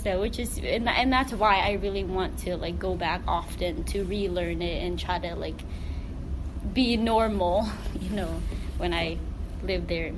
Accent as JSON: {"language": "English", "country": "Timor-Leste", "tie": "born or raised there", "moved": "yes", "said": "I spent last semester studying abroad in my home country, East Timor, or Timor-Leste. It is in Southeast Asia, north of Australia."}